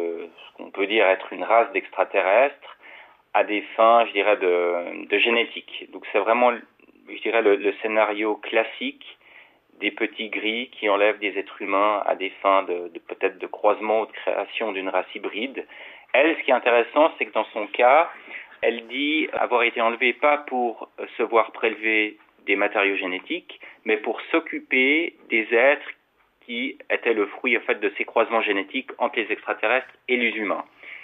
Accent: Switzerland; Je suis suisse et j'habite à Genève

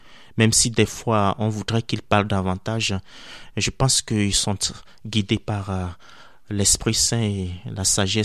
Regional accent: Togo; Effectivement, je viens du Togo.

